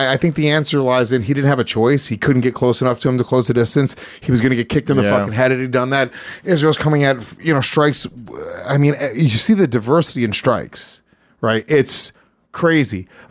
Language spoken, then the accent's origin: English; Brazil; As a martial artist growing up in Brazil, I would be shocked.